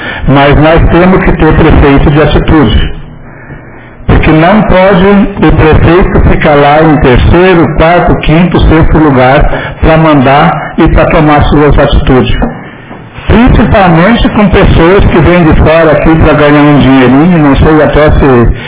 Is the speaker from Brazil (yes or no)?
yes; São Jerônimo, Rio Grande do Sul, Brazil; eu sou natural de São Jerônimo, porque Barão do Triunfo pertencia a São Jerônimo.